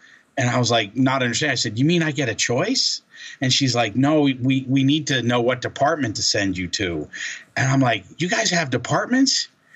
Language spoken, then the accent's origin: English; New Hampshire, United States; now in San Diego, United States; And I'm from New Hampshire, and I was migrating my way out west. Eventually wound up here in San Diego.